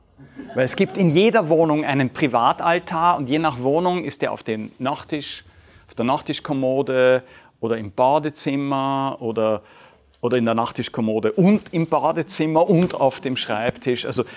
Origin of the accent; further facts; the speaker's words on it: Austria; Das Österreichische, wo ich herkomme